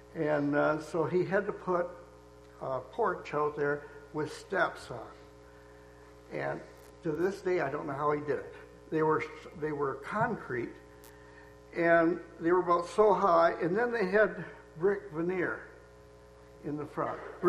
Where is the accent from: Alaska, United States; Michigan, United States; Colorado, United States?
Michigan, United States; Deckerville; I was raised in Deckerville, where my three brethren are all from Jackson. I moved to Jackson in 1954 for work